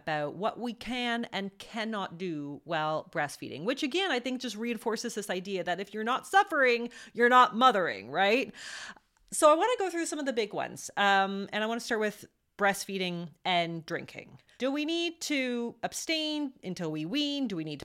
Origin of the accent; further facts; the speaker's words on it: Canada; As a Canadian, I'm so grateful.